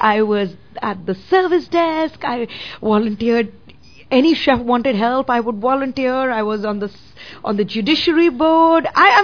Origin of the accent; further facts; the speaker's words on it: India; now in United States; I grew up in India, where my entire perception of America was from Archie Comics.